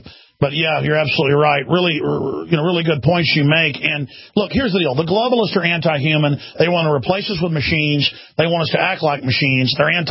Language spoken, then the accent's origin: English; Dallas, Texas, United States; I mean, I'm going to tell you, I grew up in Dallas, folks.